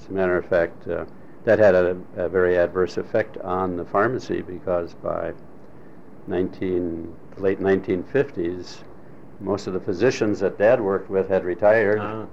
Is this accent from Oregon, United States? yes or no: no; Milwaukee, Wisconsin, United States; I was born and raised in Milwaukee. I went to a parochial school, St. Anne's Grade School, and then Marquette University High School.